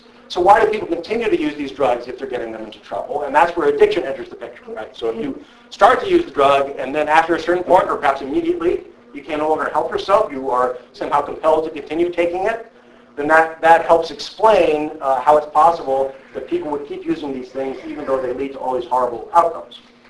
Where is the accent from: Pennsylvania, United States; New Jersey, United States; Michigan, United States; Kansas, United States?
Pennsylvania, United States; Charlie Dent, who's a Republican congressman from my home state, Pennsylvania